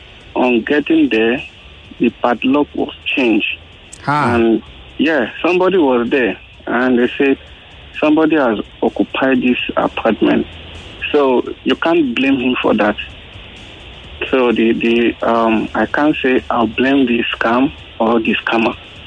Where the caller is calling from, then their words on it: Ikoyi, Lagos, Nigeria; I'm calling from Ikoyi.